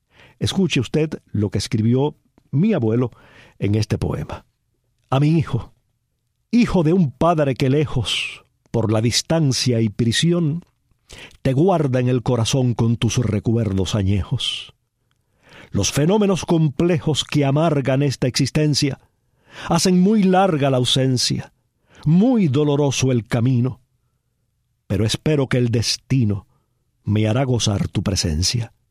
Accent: Palma Soriano, Santiago de Cuba, Cuba; pero fue sepultado allá en su pueblo natal, en mi pueblo, en Palma Soriano.

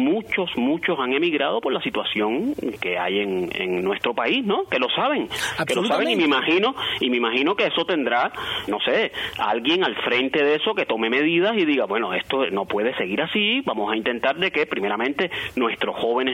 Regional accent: Cuba; moved away as an adult; now in Spain; tengo una vida aquí, ya yo soy español, como aquel que dice, soy cubano, por supuesto, y amo Cuba, y todo Cuba para mí es lo más grande, ¿no? Pero ya soy español, ¿me entiendes? En el alma soy español, porque ya llevo ya muchos años aquí

